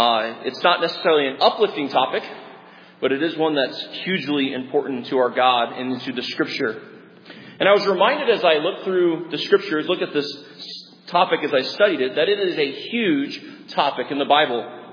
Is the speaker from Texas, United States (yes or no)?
yes; Arlington, Texas, United States; But another strong F3 tornado struck near where I was growing up in Arlington, Texas.